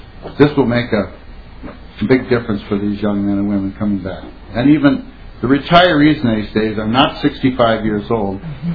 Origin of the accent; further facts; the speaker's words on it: North Dakota, United States; moved away as an adult; I could actually say when I got out of the service and came down here looking for work, I'm an immigrant from North Dakota because there are no jobs up there.